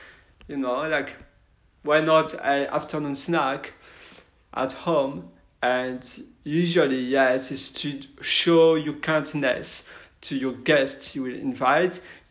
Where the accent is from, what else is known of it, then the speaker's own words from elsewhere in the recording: Belgium; English is a second language; In my case, I'm from Belgium